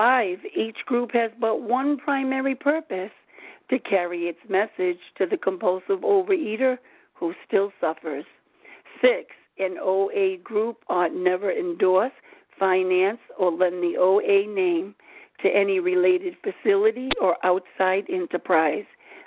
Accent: Rhode Island, United States; I am from Rhode Island, and I am recovered in Rhode Island.

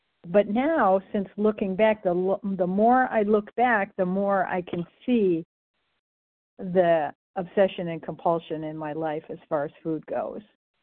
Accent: Michigan, United States; recovered compulsive eater. I'm from Michigan.

